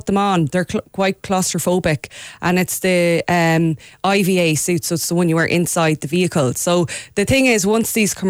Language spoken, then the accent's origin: English; Connacht, Ireland; when I was 11, growing up in Mayo, 1990s Ireland, this was absolutely impossible.